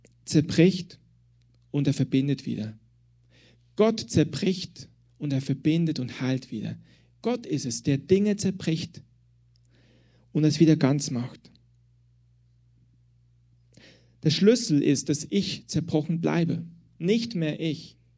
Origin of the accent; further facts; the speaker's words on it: Switzerland; now in Berlin, Germany; dass ich heute hier bin, in Berlin und nicht mehr in der Schweiz, wo ich herkomme.